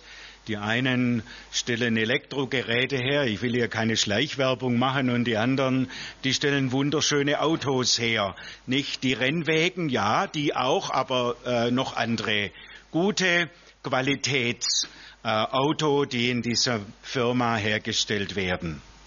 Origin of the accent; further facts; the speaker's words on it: Swabia, Germany; Meine Frau Margret und ich, wir kommen beide ursprünglich aus Süddeutschland, aus Schwabenland.